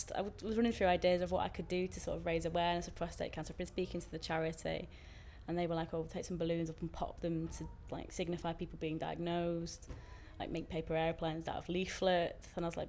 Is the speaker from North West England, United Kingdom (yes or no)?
yes; Manchester, North West England, United Kingdom; I'm 27 and I'm from Manchester.